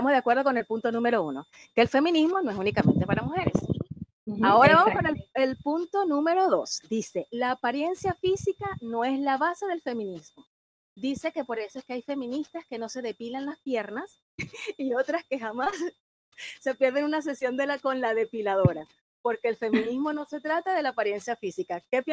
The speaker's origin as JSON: {"language": "Spanish", "country": "Venezuela", "moved": "yes", "lives_now": "Chile", "said": "yo soy venezolana, pero ya tengo aproximadamente 10 años radicada en Chile."}